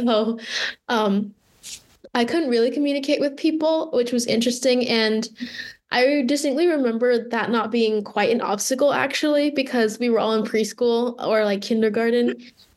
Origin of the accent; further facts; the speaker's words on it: Bangkok, Thailand; also born or lived in Bloomington, United States; I grew up in two places. So I grew up in Bloomington, but also in Thailand. So obviously back home in Thailand, we are the majority. So there isn't really like, race wasn't really something that I had on my mind when I was in Bangkok, Thailand.